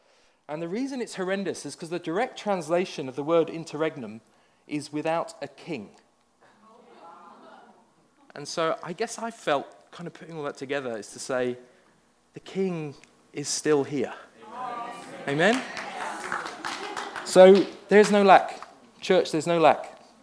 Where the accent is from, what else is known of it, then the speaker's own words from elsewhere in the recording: England, United Kingdom; now in Vancouver, California, United States; As you can tell, I'm not from these shores. I've already told you I'm from England. Most people think I'm from Australia, but I'm not. I'm English.